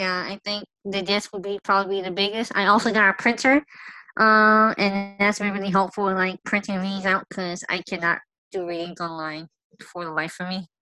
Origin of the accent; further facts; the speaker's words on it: Houston, Texas, United States; The great old state of Texas, born and raised in Houston.